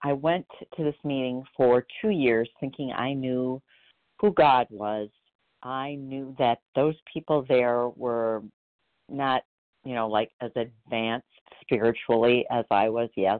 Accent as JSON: {"language": "English", "region": "Wisconsin", "country": "United States", "said": "I'm from Wisconsin, by the way."}